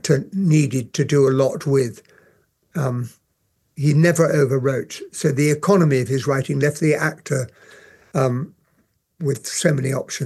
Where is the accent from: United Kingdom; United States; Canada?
United Kingdom; I, being as so British as I am, I wish I could have played some of the Russians.